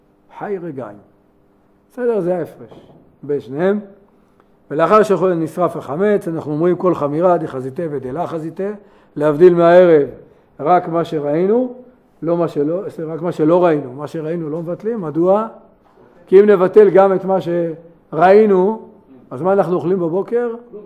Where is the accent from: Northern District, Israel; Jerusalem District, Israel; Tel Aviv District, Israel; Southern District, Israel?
Jerusalem District, Israel; Jerusalem; זה השיטה שלנו, אנחנו ירושלמים